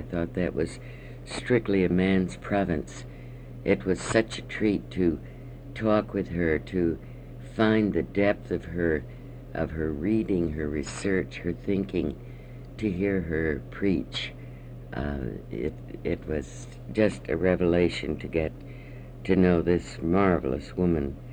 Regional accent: Oklahoma, United States; I had not known what a sauna was, being a Welshman from Oklahoma

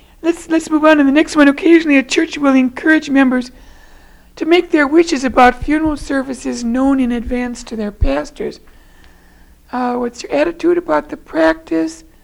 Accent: Michigan, United States; We're from Michigan

